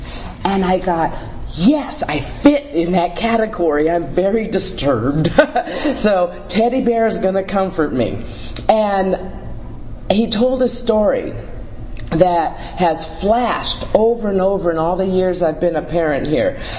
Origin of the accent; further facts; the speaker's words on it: Carmichael, California, United States; And I'm from Carmichael, Sacramento, California.